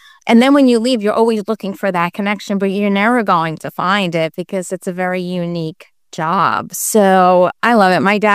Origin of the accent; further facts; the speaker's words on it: Staten Island, New York, United States; I feel like it wasn't the New York that I grew up in Staten Island. It wasn't the Staten Island that I grew up in.